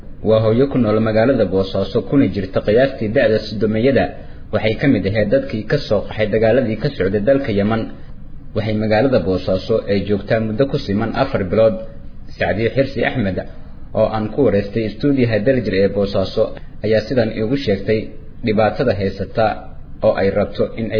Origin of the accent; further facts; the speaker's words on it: Galkacyo, Mudug, Somalia; born there; anigu waxaan ku dhashay magaalada Galkacyo